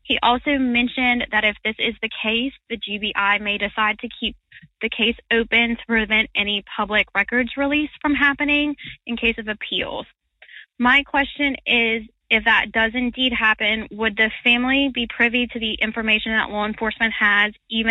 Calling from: Louisiana, United States; and I'm calling from Louisiana.

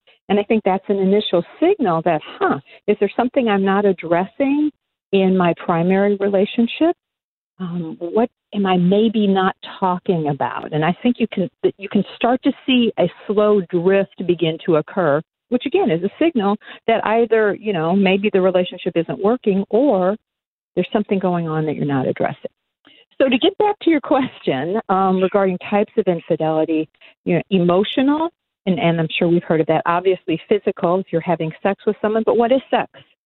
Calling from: Huntington Beach, California, United States; Oh, I am calling in from Huntington Beach, California.

